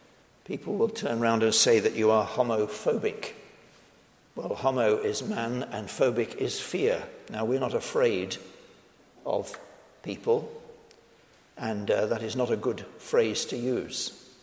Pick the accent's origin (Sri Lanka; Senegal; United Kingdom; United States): United Kingdom; when I was a child and growing up in Britain